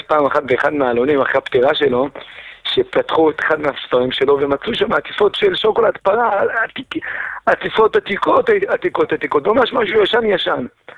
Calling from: Tel Aviv, Tel Aviv District, Israel

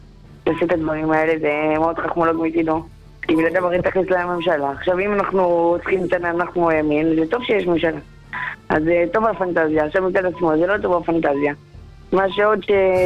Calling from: Beitar Illit, Judea and Samaria, Israel

